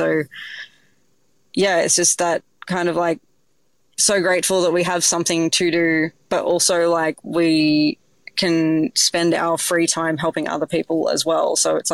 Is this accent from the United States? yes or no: no; Sydney, New South Wales, Australia; I grew up in Sydney